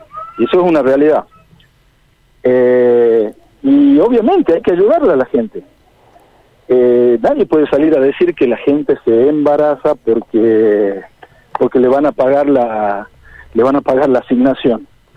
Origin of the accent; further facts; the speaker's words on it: Tucumán, Argentina; Yo soy tucumano.